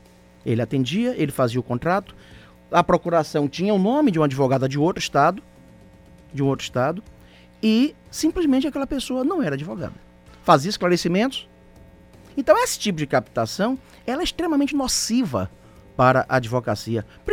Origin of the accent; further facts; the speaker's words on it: Itabuna, Bahia, Brazil; sou de Itabuna